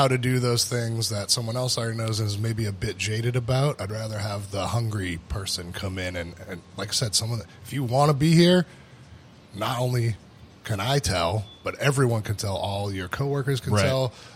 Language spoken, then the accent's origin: English; Nashua, New Hampshire, United States; I grew up in Nashua.